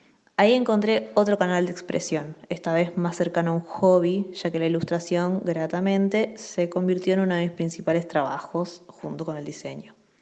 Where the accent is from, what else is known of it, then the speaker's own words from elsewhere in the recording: Rafael Calzada, Buenos Aires Province, Argentina; now in Buenos Aires, Argentina; soy de Buenos Aires, Argentina. Crecí en Rafael Calzada, una localidad al sur de la provincia de Buenos Aires y actualmente resido en Capital Federal.